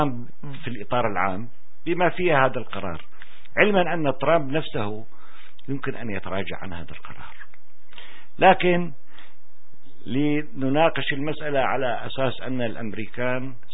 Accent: Syria; ضمانتنا نحن كسوريين لن تأتي ويجب أن لا تأتي من هذه الدول الثلاث

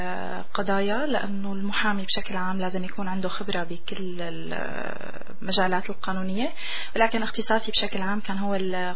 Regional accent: Syria; now in Canada; أنا كانت لغتي الثانية بالمدرسة بسوريا هي الإنجليزي، كنت صفر فرنسي، ما بعرف أي شيء.

